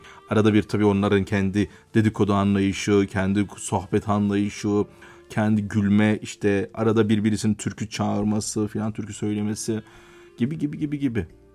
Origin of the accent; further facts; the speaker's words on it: Kahramanmaraş, Turkey; Ben memleketim itibariyle Kahramanmaraş'ta örneğin işte Nisan Mayıs ayından sonra tarhana yapılır.